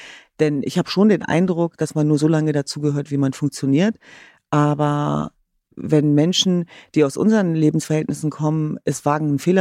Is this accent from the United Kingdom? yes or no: no; Hanover, Lower Saxony, Germany; denn ich bin ja vor allem eins, Norddeutsch und Hannoveranerin.